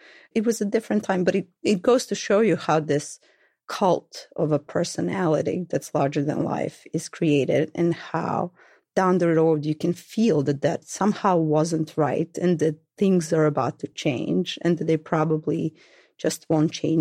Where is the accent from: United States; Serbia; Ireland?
Serbia; Belgrade; There was, you know, Belgrade was very cosmopolitan at that time.